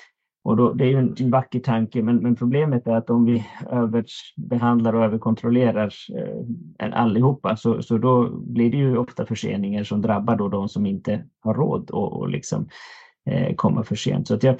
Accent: Iceland; now in Umeå, Sweden; verksamt aktiv i Umeå, då i Västerbotten, egentligen hela min karriär, förutom lite små avhopp till Island där jag kommer ifrån, så att säga.

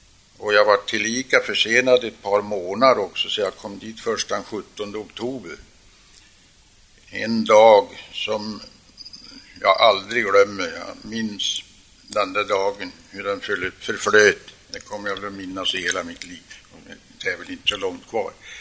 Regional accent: Harmånger, Gävleborg County, Sweden; born there; Och jag är född i Harmångers socken, som det heter då. Det är numera en socken som ingår i storkommunen Nordanstig.

